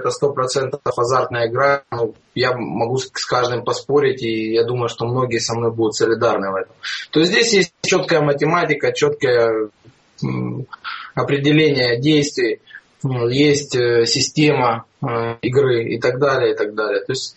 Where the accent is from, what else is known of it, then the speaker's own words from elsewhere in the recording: Rostov-on-Don, Rostov Oblast, Russia; Я из Ростова-на-Дону.